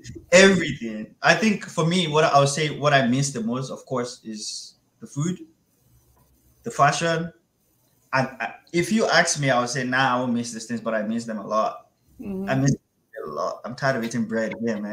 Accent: Nigeria; I loved the fact that I grew up in Nigeria

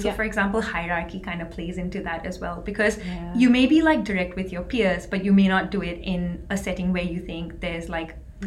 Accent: Singapore; also born or lived in India / Indonesia / Australia; so I grew up mostly in Singapore, but so I was born in India and I spent some time in Indonesia as well.

